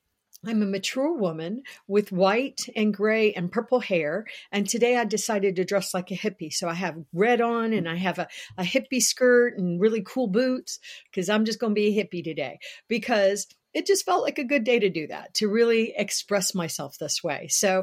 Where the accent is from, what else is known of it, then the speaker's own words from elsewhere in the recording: United States; that I'm an American, so I know everything.